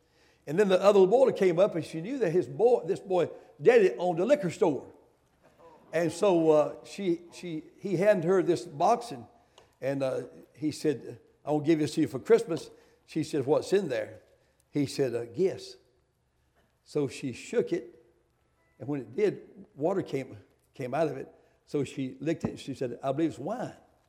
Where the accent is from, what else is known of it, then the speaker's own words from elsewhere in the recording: Mount Airy, North Carolina, United States; and I grew up in the Mount Airy area in a tobacco patch, and of course, as a long time ago